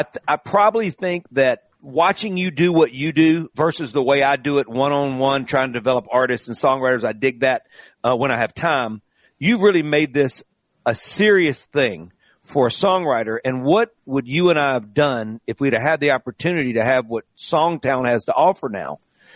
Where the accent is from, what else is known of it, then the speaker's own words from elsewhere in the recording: Greenville, Mississippi, United States; He's from Cleveland, believe it or not. I'm from Greenville.